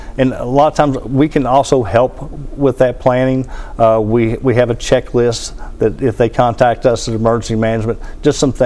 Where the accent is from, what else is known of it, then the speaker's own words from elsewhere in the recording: Maysville, Kentucky, United States; Where I grew up in Maysville, Kentucky, I think it was back in the early 80s, I think I was about 16